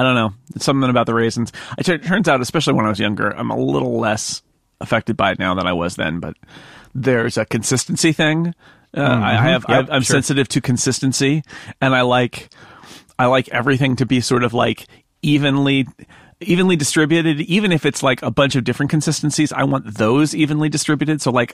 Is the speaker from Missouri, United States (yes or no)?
no; California, United States; And I know that may be heresy, and I'm from California, so whatever.